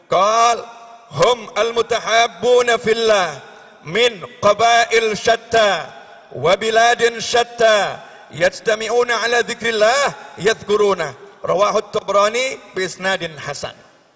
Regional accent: Surakarta, Central Java, Indonesia; Saya orang Solo

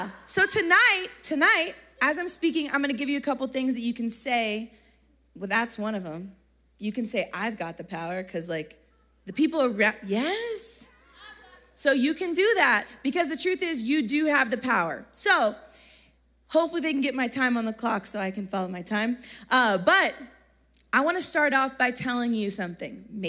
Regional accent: Texas, United States; I'm from Texas.

